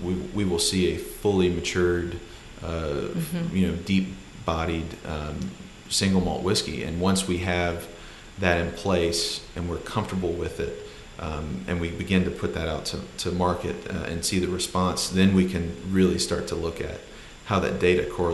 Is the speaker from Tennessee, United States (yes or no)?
yes; Memphis, Tennessee, United States; also born or lived in Knoxville; So I'm from Memphis, Tennessee.